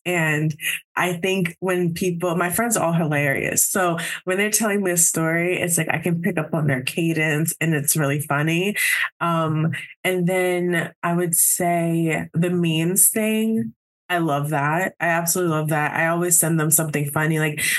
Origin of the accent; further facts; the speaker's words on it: New Jersey, United States; also born or lived in Rhode Island; I'm from Jersey. I live in Jersey now, but I lived in Rhode Island for about like 5-ish years